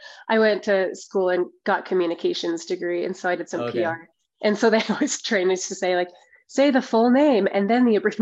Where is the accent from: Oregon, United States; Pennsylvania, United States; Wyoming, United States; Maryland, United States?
Wyoming, United States; Pinedale; So I grew up in Pinedale, Wyoming, which is a small town just south of Jackson Hole.